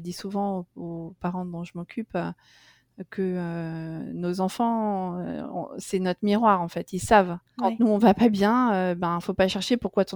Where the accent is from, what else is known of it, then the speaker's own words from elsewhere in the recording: Paris, Île-de-France, France; Moi, je suis rentrée à Paris, parce que je suis originaire de Paris.